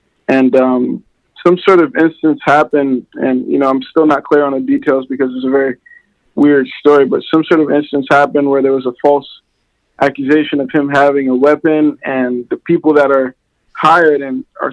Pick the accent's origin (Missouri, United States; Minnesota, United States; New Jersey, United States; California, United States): New Jersey, United States; Plainfield; born there; I was born in Plainfield.